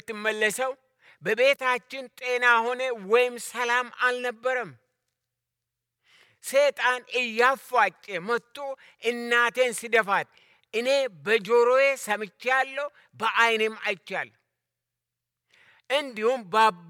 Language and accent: Amharic; Abo Chonge, Oromia, Ethiopia; also born or lived in Wollega; የተወለድኩት በወለጋ ክፍለ አገር በግንቢ አውራጃ በደንጎሮ ዲሲ በሚባል ሲሆን ያደግኩት በአቦ ጮንጌ አካባቢ፣ የተማርኩት በቦጅ ድርመጂ አንደኛ ደረጃ ትምህርት ቤት ነው።